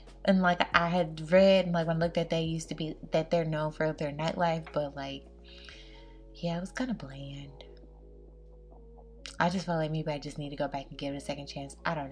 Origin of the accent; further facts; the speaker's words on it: United States; I'm an American. At the end of the day, some people aren't gonna care.